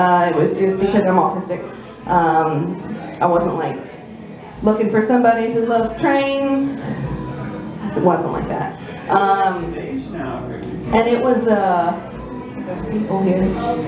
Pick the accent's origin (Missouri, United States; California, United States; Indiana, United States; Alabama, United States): Indiana, United States; I'm from Southern Indiana. I grew up there my whole life, and I still live in Southern Indiana